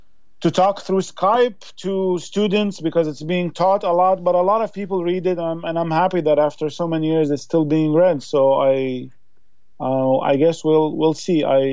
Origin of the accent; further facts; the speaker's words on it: Iraq; And Iraq is, of course, a country where I lived for 23 years, and you know, it's my home country.